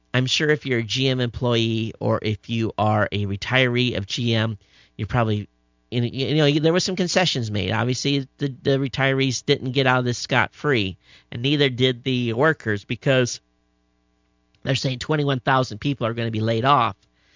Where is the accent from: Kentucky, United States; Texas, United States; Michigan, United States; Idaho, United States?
Michigan, United States; I'm originally from Michigan.